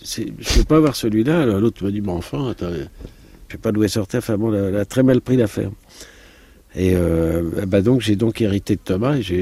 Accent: Corsica, France; Je suis corse et je suis fier de l'être.

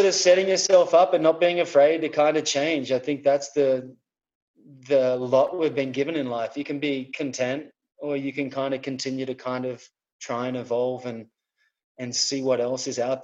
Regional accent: Australia; Kind of like a small little beach town, you know, a very insular type of place.

